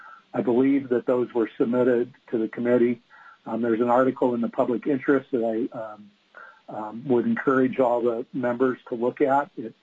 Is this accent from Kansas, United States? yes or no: no; Juneau, Alaska, United States; now in Anchorage, United States; I'm born and raised in Alaska. I've worked in rural Alaska. I grew up in Juneau, and now I live in Anchorage.